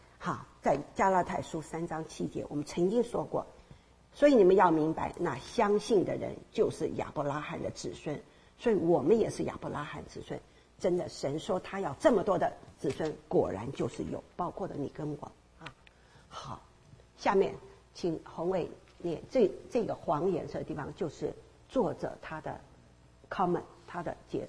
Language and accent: Chinese; Taipei, Taiwan; 我的老家是台湾台北市哈